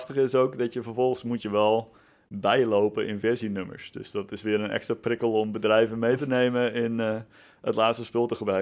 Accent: Nijmegen, Gelderland, Netherlands; En ik 37 jaar. Ik kom uit Nijmegen.

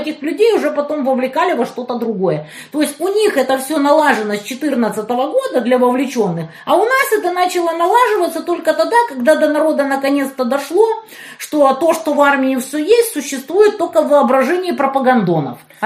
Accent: Kerch, Crimea, Ukraine; born there; Вот я, например, родилась в Керчи.

